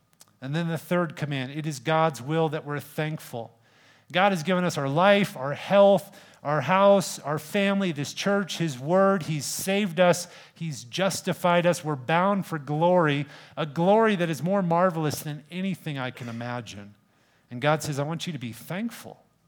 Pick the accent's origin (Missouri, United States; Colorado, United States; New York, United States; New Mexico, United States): Colorado, United States; I grew up in Colorado and I climbed a bunch of 14ers